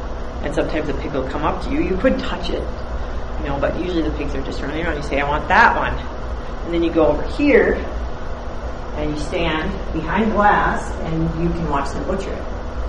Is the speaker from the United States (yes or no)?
yes; South St. Paul, Minnesota, United States; It's actually in my hometown of South St. Paul